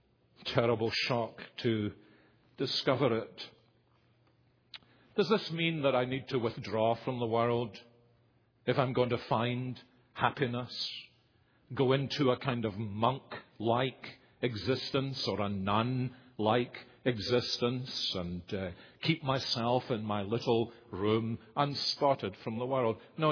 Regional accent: Scotland, United Kingdom; most of the people I grew up with in Scotland in the 1950s were already in the postmodern age.

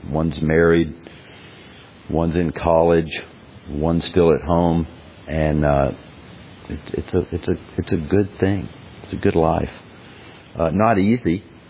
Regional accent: Gadsden, Alabama, United States; I grew up in Gadsden, Alabama. I didn't know any Presbyterians. Never met a Presbyterian.

